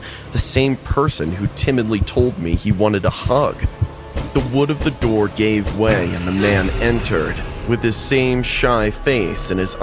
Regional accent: Canada; now in United States; I'm Canadian, but I live in California.

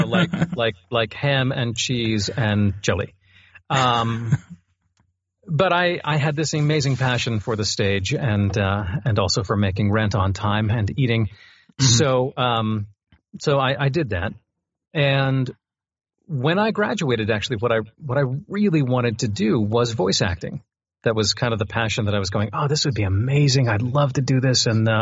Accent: Maine, United States; Yeah. I grew up in Maine. My family was kind of one of the ones that liked to move around a little bit, but not very far.

